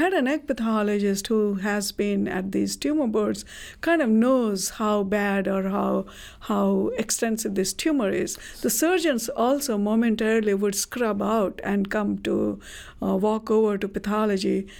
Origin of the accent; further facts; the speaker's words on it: India; I come from India